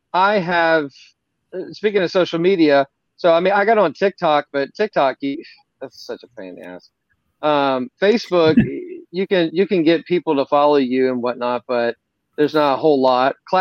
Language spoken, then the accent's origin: English; Memphis, Tennessee, United States; My parents didn't actually play. I grew up in Memphis.